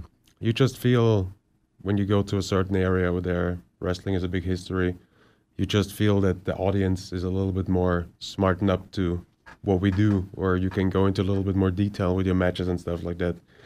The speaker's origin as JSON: {"language": "English", "region": "Vienna", "country": "Austria", "said": "I mean, I'm from Vienna. Vienna is a wine city."}